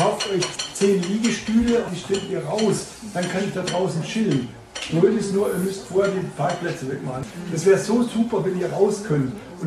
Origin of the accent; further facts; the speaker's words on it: Southern Germany, Germany; ich bin ja Süddeutscher und ich finde es irre, was da im Ruhrgebiet geht.